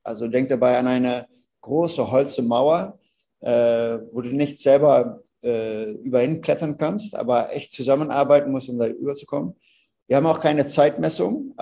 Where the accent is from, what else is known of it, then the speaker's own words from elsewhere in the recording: Netherlands; German is a second language; ihr hört, ich bin ein Holländer. Ich rede wie ein Bundesliga-Fußballspieler aus Holland